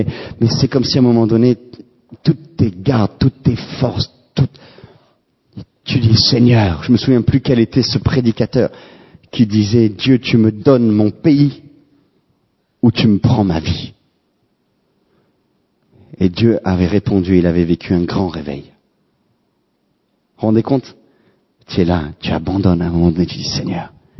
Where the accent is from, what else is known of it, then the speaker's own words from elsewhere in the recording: France; je reste en France, je suis français, et je veux mon pays.